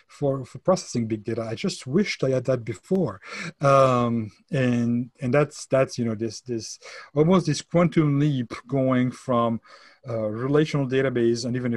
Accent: France; accent: French; English is a second language; moved away; So as you will probably get accustomed to it at Drazo stage right now, my accent is French. Okay. So I'm French. I decided to move to this country like 5-6 years ago

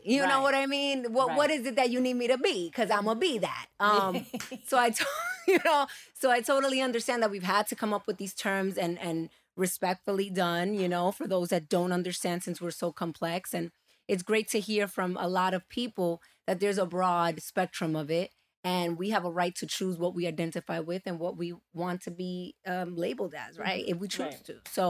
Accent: New York, United States; I can say that growing up in New York, there was no such terms. It was like, where are you from? I'm Spanish. I'm Dominican.

